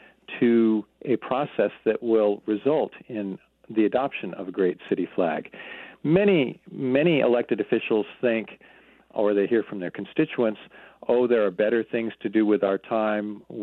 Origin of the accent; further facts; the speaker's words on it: Portland, Oregon, United States; even Portland, my hometown, Portland, Oregon, have very iconic flags that people recognize.